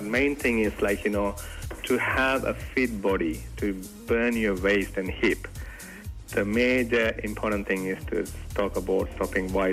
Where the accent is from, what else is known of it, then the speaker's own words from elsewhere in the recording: Sri Lanka; I'm from Sri Lanka